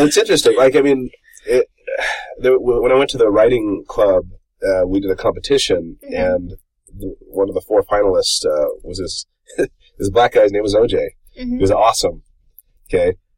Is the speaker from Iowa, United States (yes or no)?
no; California, United States; now in Utah, United States; I grew up in California.